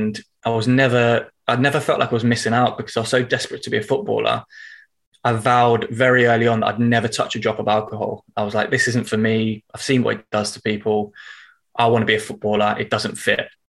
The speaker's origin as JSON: {"language": "English", "region": "London", "country": "United Kingdom", "tie": "born or raised there", "moved": "yes", "said": "I'm an adopted Northerner, so I've only been up here for a month. A year. I'm originally from South London, grew up on sort of a council estate there."}